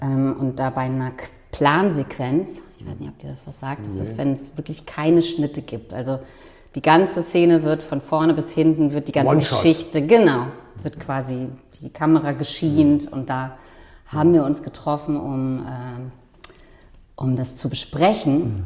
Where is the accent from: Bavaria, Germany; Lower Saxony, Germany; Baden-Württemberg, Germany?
Lower Saxony, Germany; Osnabrück; now in Berlin, Germany; Naja, ich bin in Osnabrück aufgewachsen und seit 2002 bin ich hier.